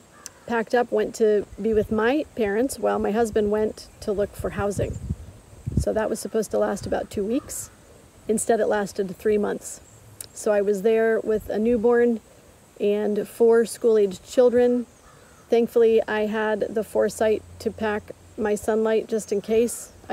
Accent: Pennsylvania, United States; I grew up in Northwest Pennsylvania.

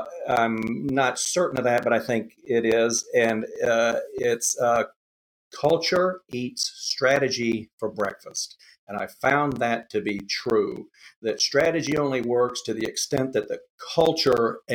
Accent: Southern United States, United States; accent: Southern; People sometimes hear my Southern accent and say, "Oh, welcome to Ohio." I tell them, "Well, I've been here 40 years, but thanks anyway."

